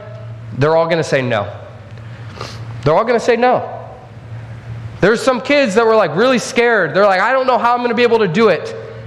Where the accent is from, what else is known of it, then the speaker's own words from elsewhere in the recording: Texas, United States; I'm from Texas, so I might be a little bit biased